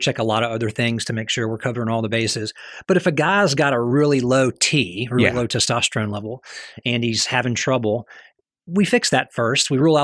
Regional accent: Mobile, Alabama, United States; I am a homeboy. I was raised here in Mobile from the age of about two onward.

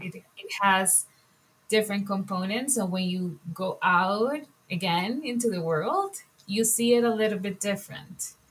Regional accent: Colombia; English is a second language; So to give you guys some context, I'm from the Jewish community in Colombia. So that makes it a very unique experience. It's a very, very small community.

